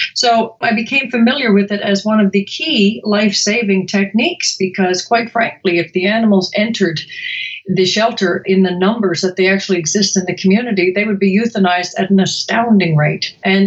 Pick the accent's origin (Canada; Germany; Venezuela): Canada; moved away as an adult; now in Chicago, United States; I came to Chicago from Canada, actually, about 20 odd years ago, which means I'm roughly 20 years old. Kidding.